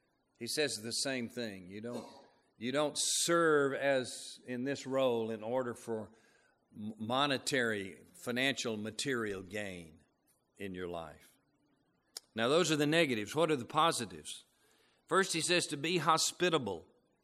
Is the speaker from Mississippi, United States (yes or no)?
yes; Tupelo, Mississippi, United States; But back where I grew up in Tupelo, Mississippi, I grew up in a Baptist church.